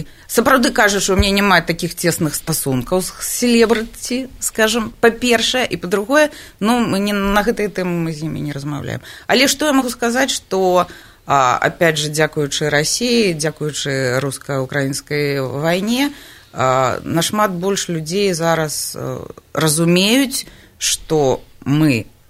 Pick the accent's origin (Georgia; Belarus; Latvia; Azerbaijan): Belarus; Нет, мы с Беларуси.